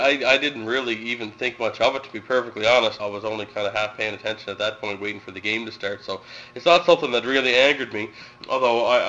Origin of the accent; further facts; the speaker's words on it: Canada; As a Canadian, of course, we'd like to hear it.